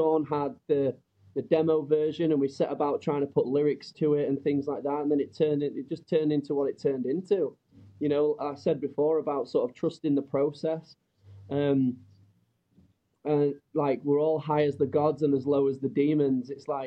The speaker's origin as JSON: {"language": "English", "region": "Yorkshire and the Humber", "country": "United Kingdom", "said": "Specifically Yorkshire."}